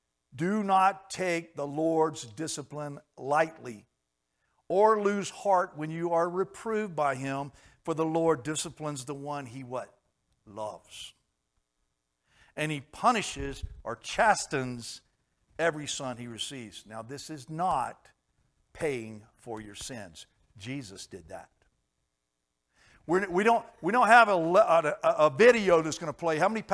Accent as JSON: {"language": "English", "region": "Washington", "country": "United States", "tie": "born or raised there", "said": "I can still go back to my hometown in Washington."}